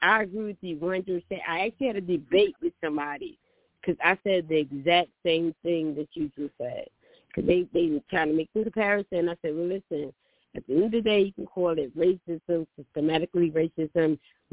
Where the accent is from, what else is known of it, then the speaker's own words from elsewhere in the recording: South Dakota, United States; I grew up in the South. I grew up in South Dakota, so I'm very knowledgeable.